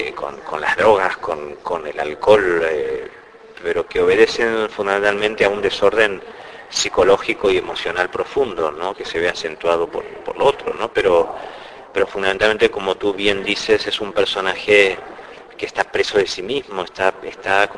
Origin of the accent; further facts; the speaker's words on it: Argentina; now in Spain; Yo soy español, tan español como argentino, ¿eh?